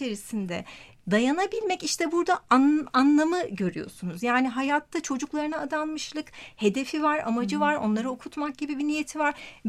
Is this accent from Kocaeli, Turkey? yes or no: no; Mersin, Turkey; Yok, hayır, Mersinliyim ben.